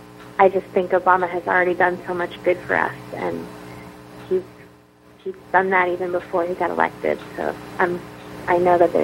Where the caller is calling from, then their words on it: Providence, Rhode Island, United States; Providence, Rhode Island.